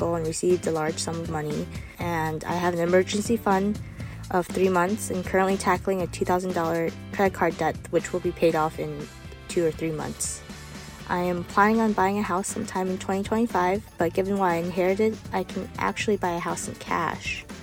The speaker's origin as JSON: {"language": "English", "town": "Detroit", "region": "Michigan", "country": "United States", "said": "I'm from the Metro Detroit area."}